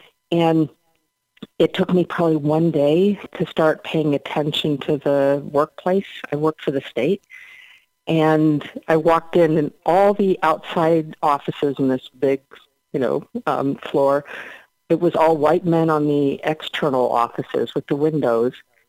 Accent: Erie, Pennsylvania, United States; So I would go back even before 1975 and say I grew up in Erie, Pennsylvania.

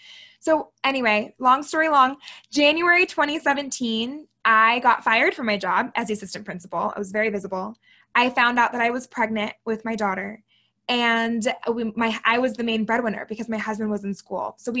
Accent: Florida, United States; now in Salt Lake City, United States; I'm a first-generation American woman. I'm from Florida. My family is from Puerto Rico and Cuba, respectively, but I was, you know, raised in Florida. Now I live in Salt Lake City

